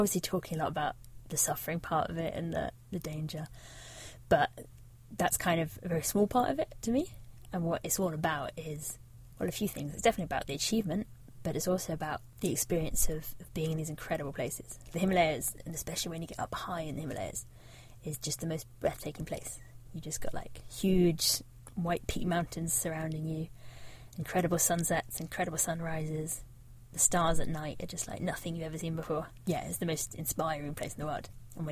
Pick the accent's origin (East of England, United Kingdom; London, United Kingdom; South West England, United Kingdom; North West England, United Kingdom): South West England, United Kingdom; I grew up in Devon, right on the south coast, like as far from mountains as you get really in the UK.